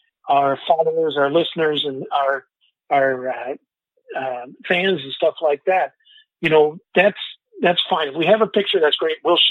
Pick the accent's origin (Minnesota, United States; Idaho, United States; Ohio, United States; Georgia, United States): Minnesota, United States; Bemidji; now in Otsego, United States; I'm from Bemidji. I live now in Otsego, Minnesota, down by Minneapolis